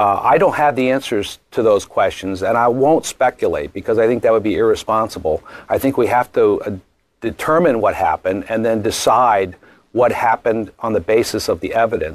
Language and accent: English; United States; I frankly find that whole process to be also not something I'm proud of as an American.